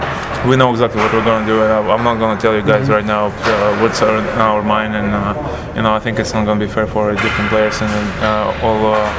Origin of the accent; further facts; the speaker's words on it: Russia; English is a second language; Well, of course I'm thinking about it because, you know, my hometown have teams, and my Russian Federation have a league